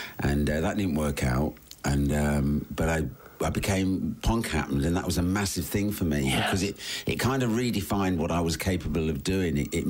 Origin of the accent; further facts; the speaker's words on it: Leicester, East Midlands, United Kingdom; born there; I was born in Leicester.